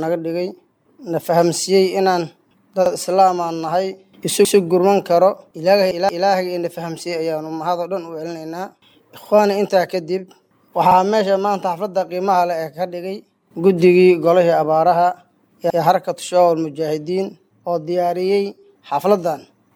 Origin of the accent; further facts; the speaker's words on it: Lower Shabelle, Somalia; ani waxaan ka socdaa gobolka Shabeelada Hoose wilaayada gobolka Shabeelada Hoose waa wilaayada badna leh barina leh wabi